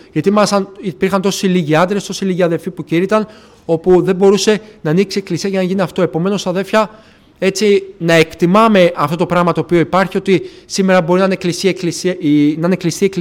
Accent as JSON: {"language": "Greek", "town": "Petralona", "region": "Attica", "country": "Greece", "said": "είμαι από τα Πετράλωνα. Δεν είχα καμιά σχέση με Νότια Προάσια. Δεν είχα έρθει ποτέ όλα τα χρόνια Βούλα, Γλυφάδα."}